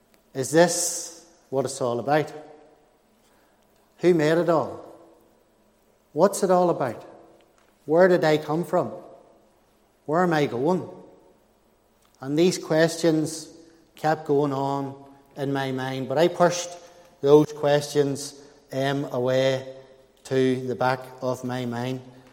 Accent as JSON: {"language": "English", "town": "Portadown", "region": "Northern Ireland", "country": "United Kingdom", "tie": "born or raised there", "said": "I grew up in Portadown, like I say. Portadown's a bit of a troubled place."}